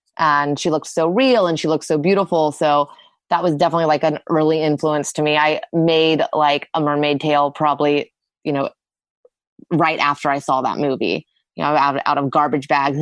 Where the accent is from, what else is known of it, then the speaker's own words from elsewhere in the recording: Austin, Texas, United States; I grew up in Austin, you know, we're very close to Aquarena Springs.